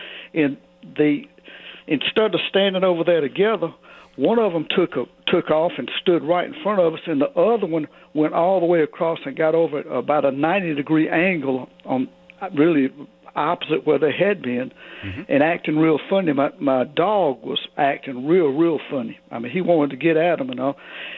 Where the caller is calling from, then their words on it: Evans, Georgia, United States; Evans, Georgia, O'Neill. Evans is about 15 miles northwest of Augusta. It's really a bedroom community.